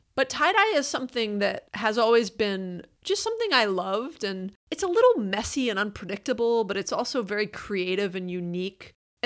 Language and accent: English; Atlanta, Georgia, United States; I grew up in Atlanta in a very average middle-class household.